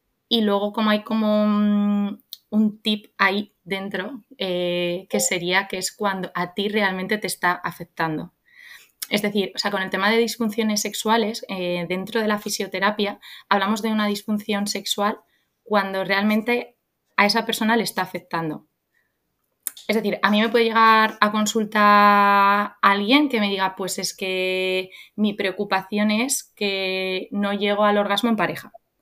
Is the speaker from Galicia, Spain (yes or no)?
no; Santander, Cantabria, Spain; Y soy de Santander, de una ciudad del norte de España, con mar. Muy necesario en mi vida el mar. Y soy lo que aquí llamamos STV, que es Santander de toda la vida. Es decir, que he nacido